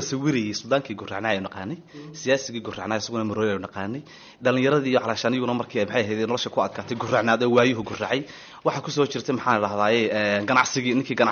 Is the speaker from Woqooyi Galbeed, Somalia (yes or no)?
yes; Hargeisa, Woqooyi Galbeed, Somalia; moved away as an adult; also born or lived in Uganda; hargeys aan ku dhashay dabeetana wax ku bartay ilaa iyo dugsigii hoose sare dhexe ilaa jaamacaddii koowaad